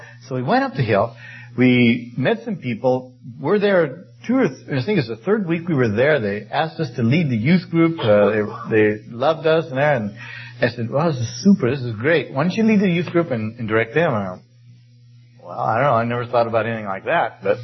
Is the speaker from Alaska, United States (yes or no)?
no; Colorado, United States; I was a redneck from Colorado. Now, redneck, you get them here from diving sometimes, but redneck in Colorado is a different type of fella.